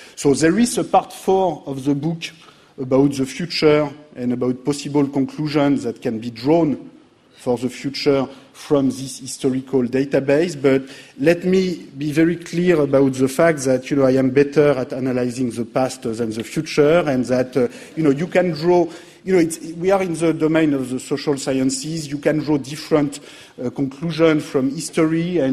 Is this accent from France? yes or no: yes; France; accent: French; English is a second language; these 2 years that I spent at LSE as a student were not enough to change my French accent